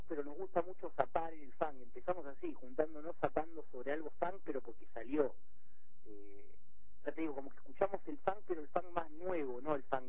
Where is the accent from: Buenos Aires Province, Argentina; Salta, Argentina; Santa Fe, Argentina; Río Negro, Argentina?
Buenos Aires Province, Argentina; Paso del Rey; El oeste, somos de Paso del Rey nosotros, Moreno por ahí.